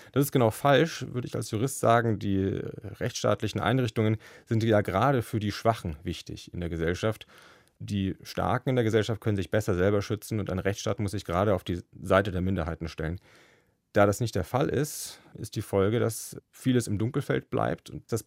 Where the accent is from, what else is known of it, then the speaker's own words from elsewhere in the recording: Erlangen, Bavaria, Germany; born there; in meiner Geburtsstadt in Erlangen.